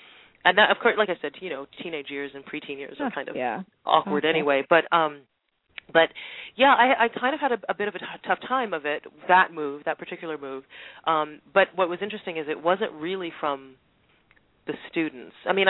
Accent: Trinidad & Tobago; accent: Trinidadian; also born or lived in Houston, United States; my Trini accent came right back, everything, you know, just really kind of went back in. It's definitely home for me. But growing up, I you know, it was about every 2 years or so we moved. Every 2 years we'd go from Trinidad to Houston primarily

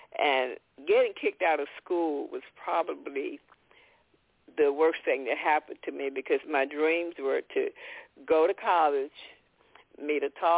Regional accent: Bastrop, Louisiana, United States; born there; I was born in the South in a little town called Bastrop, Louisiana, and my mother was 14 when she got pregnant.

